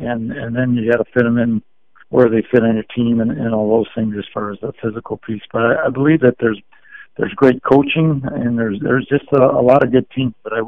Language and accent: English; Maywood, Illinois, United States; I grew up in Maywood, Illinois, which is more north. It's not north, but it's more north.